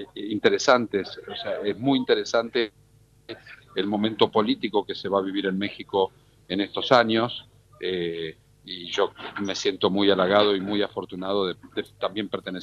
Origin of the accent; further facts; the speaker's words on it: Argentina; accent: Argentine; Entonces voy a tener que endulzar de alguna manera mi forma argentina.